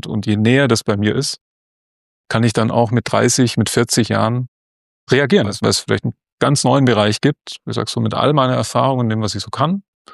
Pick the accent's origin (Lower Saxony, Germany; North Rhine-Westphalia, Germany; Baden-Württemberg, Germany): Baden-Württemberg, Germany; Esslingen; tolle Fachhochschule bei uns in meiner Heimatstadt Esslingen.